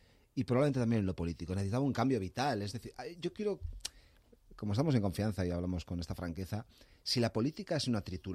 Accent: Irún, Basque Country, Spain; born there; Yo nací en Irún, en el año 76, pero mi padre irunés y mi madre madrileña, del Puente Vallecas, nacida en el Puente Vallecas.

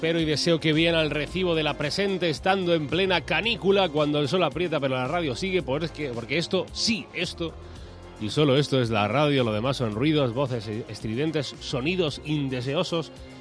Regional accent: Andalusia, Spain; No como en Andalucía, y los que somos andaluces lo sabemos, que se sufre como un perro

